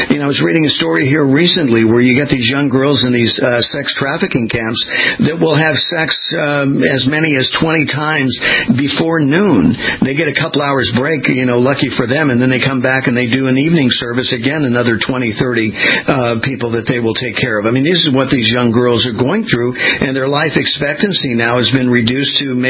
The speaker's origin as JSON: {"language": "English", "region": "California", "country": "United States", "tie": "born or raised there", "said": "I was born and raised in California. I went back and saw the increasing homelessness that was going on"}